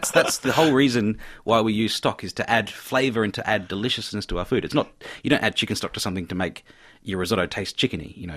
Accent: Adelaide, South Australia, Australia; also born or lived in Malaysia; growing up, I grew up in Adelaide and in Malaysia and various other places.

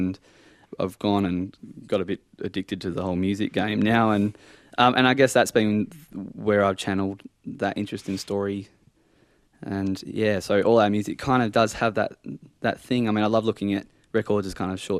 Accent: Geraldton, Western Australia, Australia; my childhood in a town like that has been, it's always been a paradise

